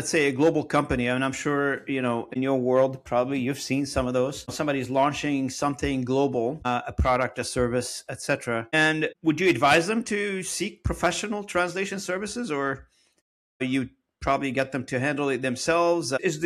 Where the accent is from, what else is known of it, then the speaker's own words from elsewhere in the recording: Beirut, Beirut Governorate, Lebanon; I grew up in Beirut during the Civil War back in the days, in the 70s and the 80s.